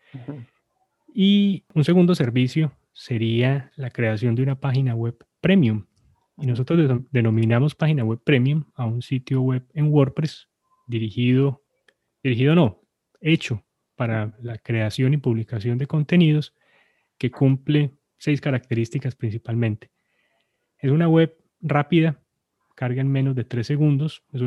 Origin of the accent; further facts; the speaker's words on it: Armenia, Quindío, Colombia; now in Miami, United States; Soy colombiano, oriundo de una ciudad llamada Armenia, Quindío, que es en la región cafetera. Uh-huh. Y desde hace aproximadamente 3 años estoy al sur de la Florida